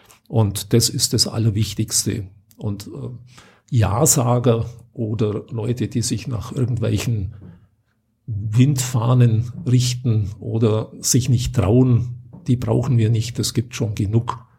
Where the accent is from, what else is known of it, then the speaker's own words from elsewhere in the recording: Bavaria, Germany; ich komme selber aus dem Unterallgäu